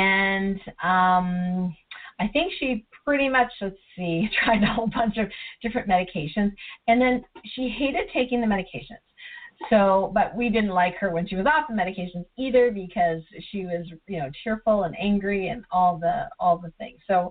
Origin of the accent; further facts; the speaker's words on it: Canada; also born or lived in Hong Kong; when I grew up in Canada, so we moved from Hong Kong to Canada